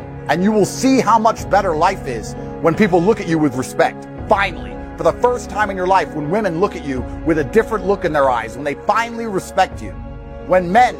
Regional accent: England, United Kingdom; I'm growing up in England, completely flat broke.

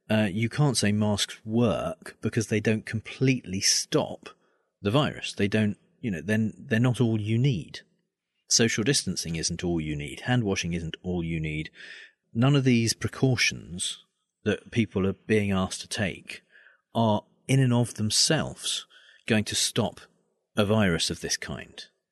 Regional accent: United Kingdom; And although I'm a Brit, I don't know as much about British politics as

